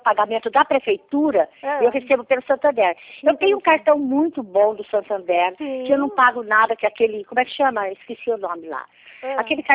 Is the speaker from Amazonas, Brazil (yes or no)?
no; Maringá, Paraná, Brazil; now in Rio Grande do Sul, Brazil; Eu reconheço, eu sei, porque eu sou de Maringá. Eu moro aqui no Rio Grande do Sul, mas sou de Maringá.